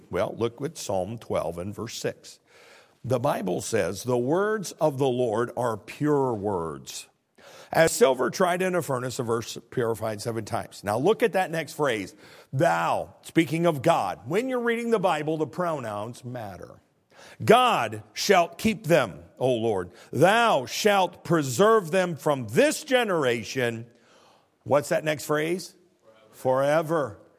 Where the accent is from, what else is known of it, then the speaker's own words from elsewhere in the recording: Illinois, United States; accent: Illinois; I'm going to talk fast in my Illinois accent because I got a lot to cover.